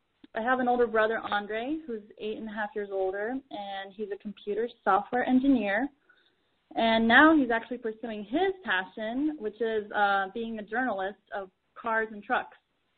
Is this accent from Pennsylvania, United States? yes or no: no; Boulder, Colorado, United States; also born or lived in Moscow, Russia; I'm originally from Moscow, Russia, and my family moved to the small town of Boulder, Colorado, when I was just 5 years old.